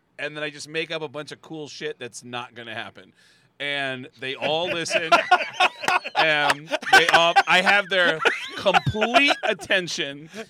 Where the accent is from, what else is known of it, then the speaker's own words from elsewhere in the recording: Mount Vernon, New York, United States; And I'm originally from New York, but I left when I was 10 years old. I grew up in Mount Vernon outside the Bronx.